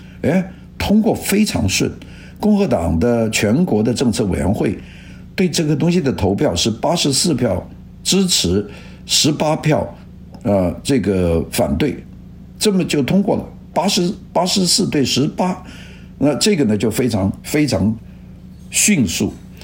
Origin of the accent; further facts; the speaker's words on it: Guangdong, China; 我们广东人叫二五仔就是这个脚踏两个船